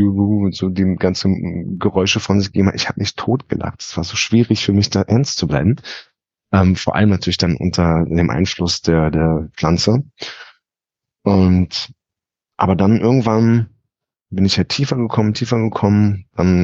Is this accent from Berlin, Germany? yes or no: yes; Berlin, Germany; Ich bin am Hermannplatz in Berlin aufgewachsen, das ist da Kreuzberg-Neukölln, in den 80ern als einer der wenigen Deutschen.